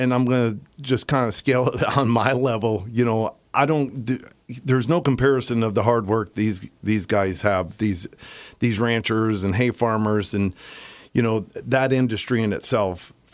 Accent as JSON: {"language": "English", "region": "Florida", "country": "United States", "moved": "as an adult", "lives_now": "Kodiak, United States", "said": "I'm a transplant from Florida back in 95."}